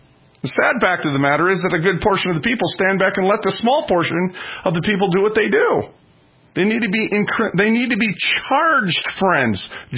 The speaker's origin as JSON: {"language": "English", "region": "Minnesota", "country": "United States", "tie": "born or raised there", "said": "look at the mural behind the heads of the Supreme Court in my home state of Minnesota."}